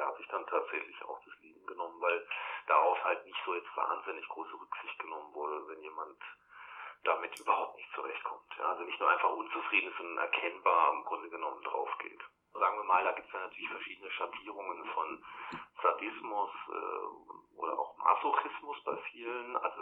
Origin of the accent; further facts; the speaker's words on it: Karlsruhe, Baden-Württemberg, Germany; ich bin im Südwesten in Deutschland aufgewachsen, in Karlsruhe, und hab die Schulbildung war auf einer europäischen Schule